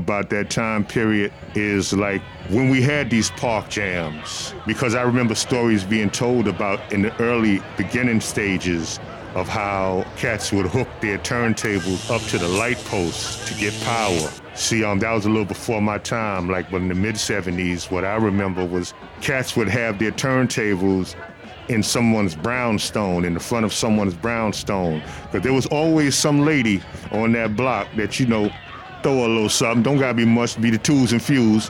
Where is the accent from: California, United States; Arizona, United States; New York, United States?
New York, United States; Brooklyn; Growing up in Brooklyn, man, I just remember going to like the block parties in the 70s